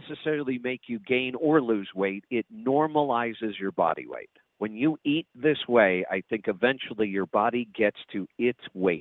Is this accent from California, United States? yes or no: no; Ohio, United States; I mean, you and I grew up in Ohio, and it was that typical Midwestern, you know, you're not near fresh seafood